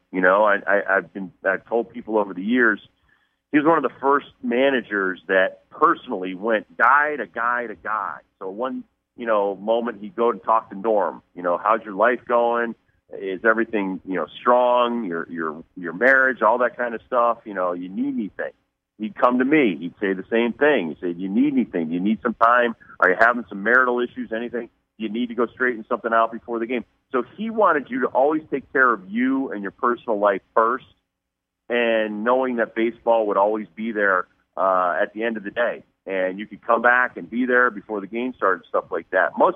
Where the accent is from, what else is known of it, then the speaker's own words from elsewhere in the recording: Connecticut, United States; We had so many things in common, yet he was from Texas. I'm from Connecticut.